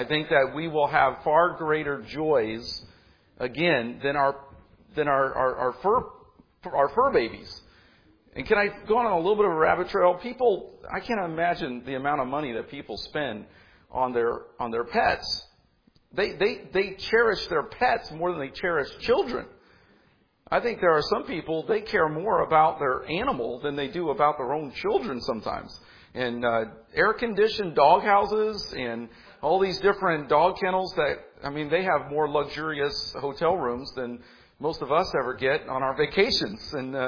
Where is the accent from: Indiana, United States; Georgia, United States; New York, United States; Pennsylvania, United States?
Indiana, United States; Indianapolis; I'm a city kid. I'm from Indianapolis, grew up there, and I love Lafayette, but I've been in Indianapolis much of my life.